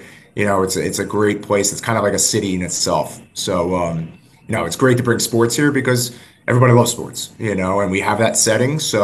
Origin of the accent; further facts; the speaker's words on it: New York, United States; I grew up in New York, New Jersey area.